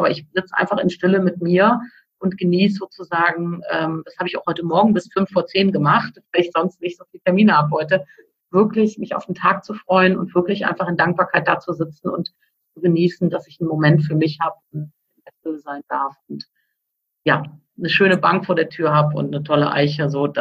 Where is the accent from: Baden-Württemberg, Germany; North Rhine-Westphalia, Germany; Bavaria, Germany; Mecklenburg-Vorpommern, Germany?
North Rhine-Westphalia, Germany; Cologne; als Kölnerin